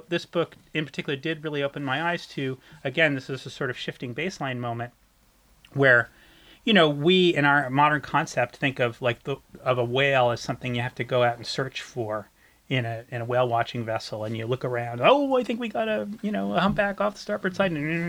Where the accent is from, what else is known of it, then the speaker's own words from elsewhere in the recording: Connecticut, United States; I grew up in Connecticut and fished Long Island Sound, and I remember big schools of bunker when I was a kid.